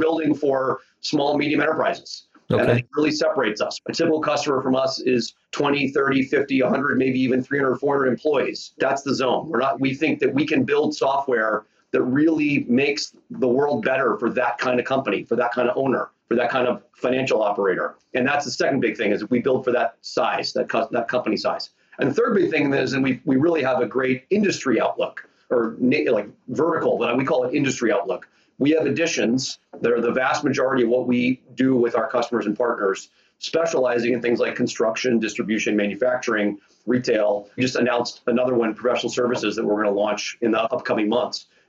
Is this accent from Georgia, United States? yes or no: yes; Atlanta, Georgia, United States; I mean, I grew up in Atlanta, Georgia, had a very happy, supportive, welcoming family.